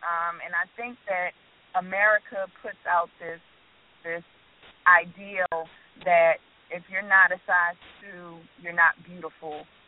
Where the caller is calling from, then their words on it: Galloway, New Jersey, United States; calling from Galloway, New Jersey.